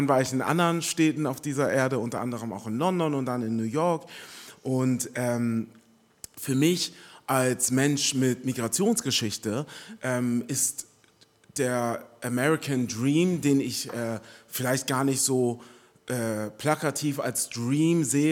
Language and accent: German; Germany; born there; ich bin in den 80ern in Deutschland geboren